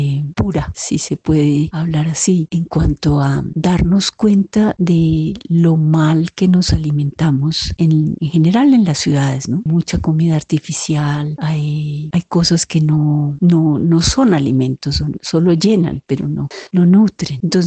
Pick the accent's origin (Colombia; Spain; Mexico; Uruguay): Colombia; Bogotá; Aquí llegué de Bogotá, nací en Bogotá, me crié y me eduqué en Bogotá